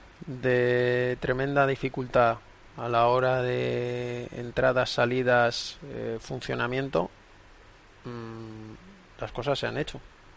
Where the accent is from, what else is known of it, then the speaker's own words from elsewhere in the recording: Majadahonda, Community of Madrid, Spain; Es verdad que yo nací en un hospital del centro de Madrid, pero yo he vivido toda mi vida en Majadahonda.